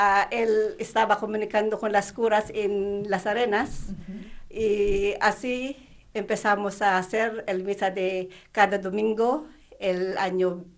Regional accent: Philippines; Spanish is a second language; también soy parte de la iglesia en mi país, en Filipinas, en Tagaytay City.

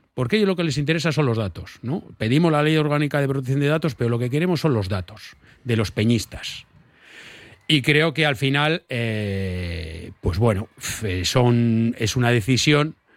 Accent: Bilbao, Basque Country, Spain; now in Getxo, Spain; de Getxo soy yo. Bueno, yo soy de Bilbao.

